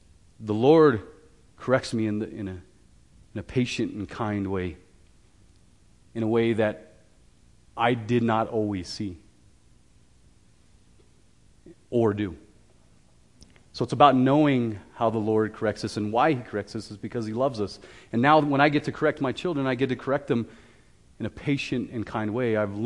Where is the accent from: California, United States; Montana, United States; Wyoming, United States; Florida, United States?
Wyoming, United States; growing up in Wyoming, you're pretty much either construction, the railroad, or oil and mining of some sort.